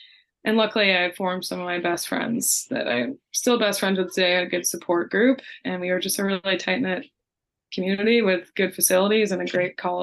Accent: Eden Prairie, Minnesota, United States; also born or lived in St. Michael; Yeah, I grew up in Minnesota. I actually grew up a little bit up north, and we moved down to EP for high school hockey. I was up in St. Michael, Albertville, Dayton, Maple Grove area.

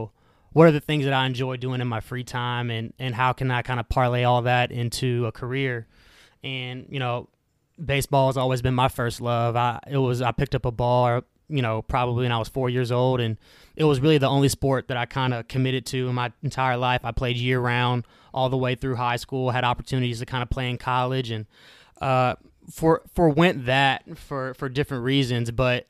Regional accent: Houston, Texas, United States; I'm born and raised in Houston.

